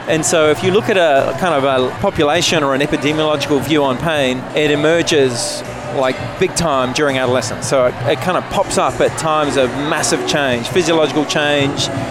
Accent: Palmerston North, Manawatū-Whanganui, New Zealand; also born or lived in Perth, Australia; So I grew up in a small town called Palmerston North.

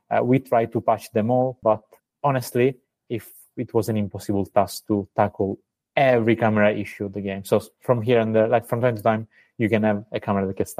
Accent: Sicily, Italy; English is a second language; The name comes from, we are from Sicily. Okay. And we are both from Sicily.

